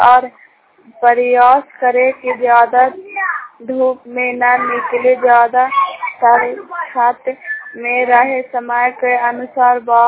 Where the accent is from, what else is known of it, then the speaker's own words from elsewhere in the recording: Puna, Bihar, India; घर पुना प्रखंड हिंसा जिला।